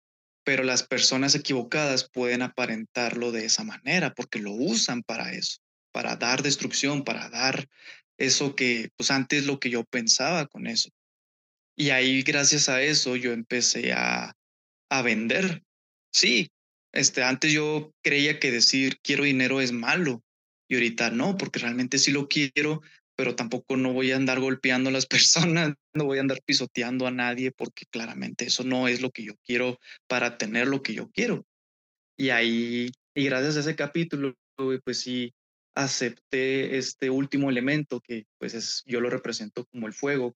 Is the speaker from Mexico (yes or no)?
yes; Chihuahua, Mexico; pues yo soy de Chihuahua, Chihuahua.